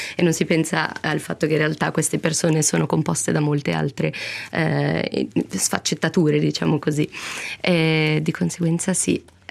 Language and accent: Italian; Switzerland